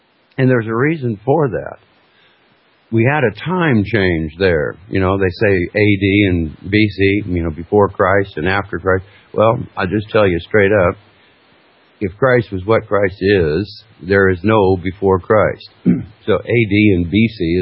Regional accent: Alaska, United States; Of course, I grew up in Alaska and not far south of Fairbanks, Alaska, is North Pole

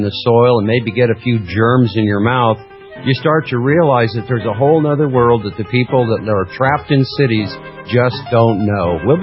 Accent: Washington, United States; And I'd go, yeah, I'm from Washington.

